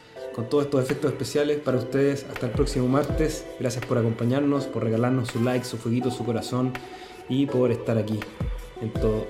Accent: Chile; nosotros somos chilenos, aunque yo no estoy allá en este momento

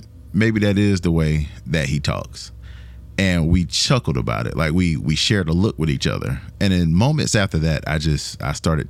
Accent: the South, United States; Y'all know I'm from the South for sure now.

